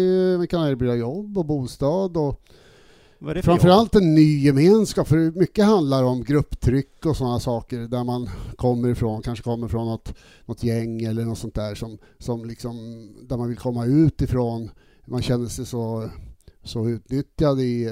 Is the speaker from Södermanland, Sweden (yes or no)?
no; Skåne, Sweden; now in Stockholm, Sweden; jag var skåning. Mm. Kom till Stockholm liksom och blev retad och så.